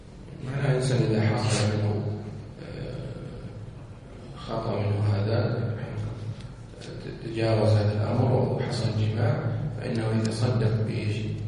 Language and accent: Arabic; Saudi Arabia; عندنا في السعودية